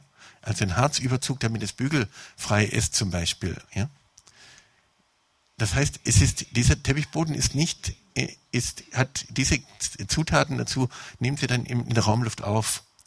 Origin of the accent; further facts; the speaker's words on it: United States; German is a second language; now in Germany; Aber ich bin in den USA halt groß geworden dabei